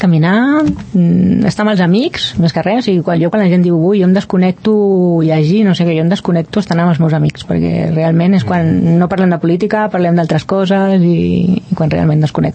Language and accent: Catalan; Barcelona, Catalonia, Spain; born there; also born or lived in Rubí / Sant Cugat; now in Valldoreix, Spain; jo vaig néixer a Barcelona i després vaig venir a viure a Rubí, Sant Cugat, i després vaig venir a viure a Valldoreix. Ja fa més de 20 anys que estic aquí a Valldoreix, fa 30 que hi volto, però no hi fa tant que hi visc